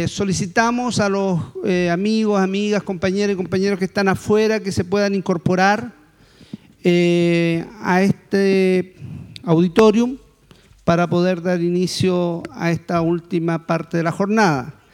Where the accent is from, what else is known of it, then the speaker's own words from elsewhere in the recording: Chile; Uno de los temas que siempre nosotros como chilenos